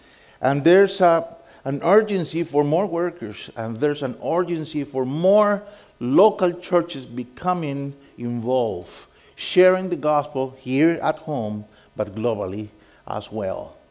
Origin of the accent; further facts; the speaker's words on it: Costa Rica; I am Latin American. I'm from Costa Rica, a very tiny country in Central America. And I grew up in a time when being Protestant believer was just an insult for a family.